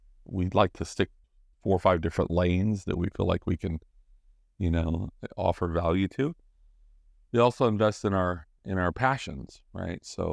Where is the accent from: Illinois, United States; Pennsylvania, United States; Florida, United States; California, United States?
California, United States; Los Angeles; you know, I'm from the Los Angeles area